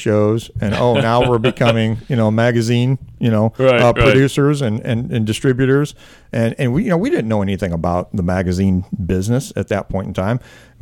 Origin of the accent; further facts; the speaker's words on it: Missouri, United States; I grew up in North County, as many of us, you know, in this area did.